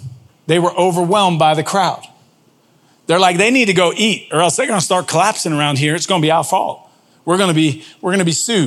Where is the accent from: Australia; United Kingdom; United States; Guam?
United Kingdom; England; born there; I was born in England, right?